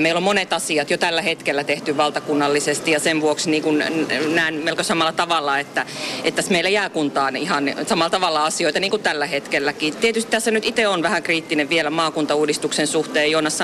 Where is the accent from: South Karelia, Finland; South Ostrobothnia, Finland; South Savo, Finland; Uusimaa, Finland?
South Karelia, Finland; Lappeenranta; me voitaisiin ruveta täällä paikallisesti olemaan enemmän ylpeitä siitä, että me ollaan lappeenrantalaisia.